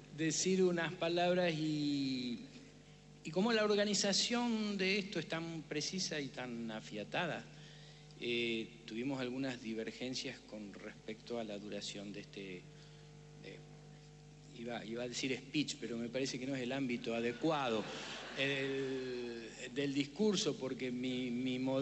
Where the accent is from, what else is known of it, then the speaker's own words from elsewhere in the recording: Rosario, Santa Fe, Argentina; Para Rosario, entiendo ya hablando como rosarino